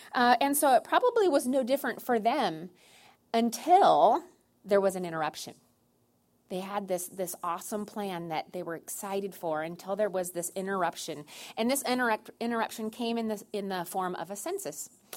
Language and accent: English; California, United States; I'm from Orange County, and I can just go home anytime I want to, and it's like an hour and a half, 2 hours away.